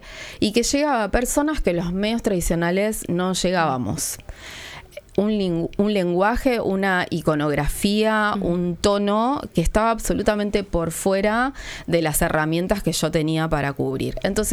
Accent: Tierra del Fuego, Argentina; now in Buenos Aires, Argentina; Yo soy de Tierra del Fuego, pero hace muchos años que vivo en Capital Federal

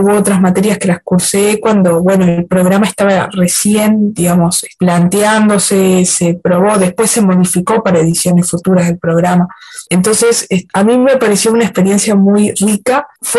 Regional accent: Juan Lacaze, Colonia, Uruguay; Soy de Colonia, Juan Lacase particularmente.

